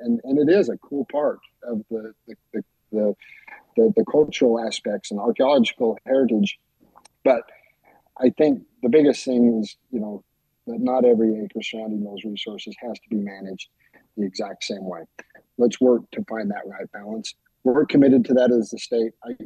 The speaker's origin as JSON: {"language": "English", "region": "Utah", "country": "United States", "tie": "born or raised there", "said": "So I grew up on Utah's public lands 40, 50 years ago."}